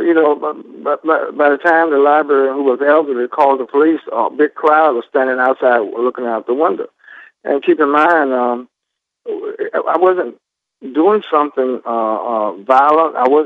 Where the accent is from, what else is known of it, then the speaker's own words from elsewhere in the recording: Oxford, North Carolina, United States; Oxford, North Carolina, tobacco plantation town. It's my hometown. Mm-hmm. I grew up in Granville County.